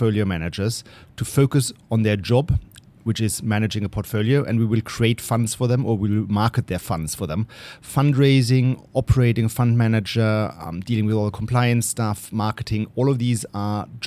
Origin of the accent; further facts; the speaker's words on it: Germany; accent: German; English is a second language; also born or lived in United States; even though I still have my very German accent.